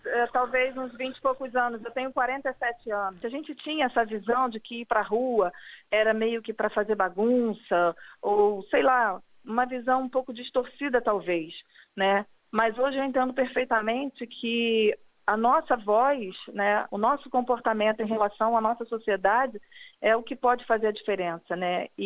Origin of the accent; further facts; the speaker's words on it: Rio de Janeiro, Brazil; now in Australia; Eu sou do Rio de Janeiro. Eu estou há 6 meses na Austrália.